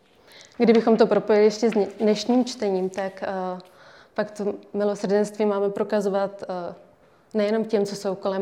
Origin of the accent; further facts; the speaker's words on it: Brno, South Moravian Region, Czechia; also born or lived in Prague; pocházím z Brna, nějakou dobu jsem ale bydlela v Praze a v Praze taky pracuji.